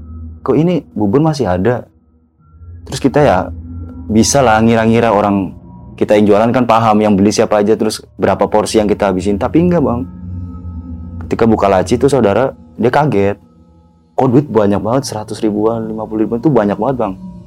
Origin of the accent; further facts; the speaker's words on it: Pemalang, Central Java, Indonesia; Dari Jawa, Pemalang.